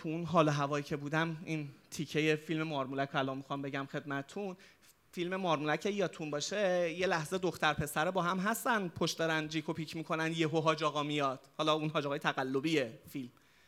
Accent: Iran; گفتم که من از ایران اومدم

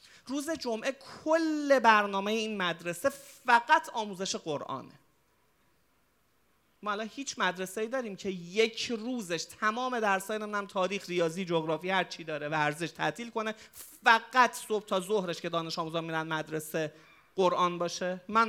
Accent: Iran; گفتم که من از ایران اومدم

